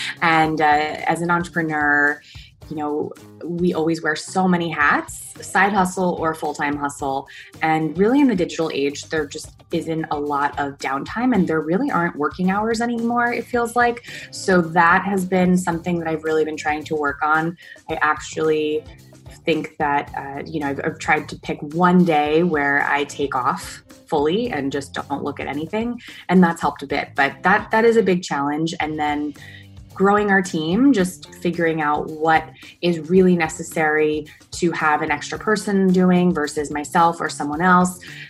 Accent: Hoboken, New Jersey, United States; I am from Hoboken, New Jersey, and I run the website

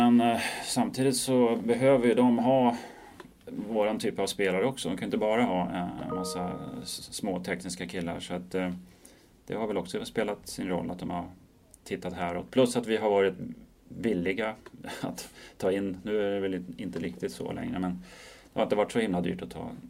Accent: Sweden; Precis som det är hemma i Sverige.

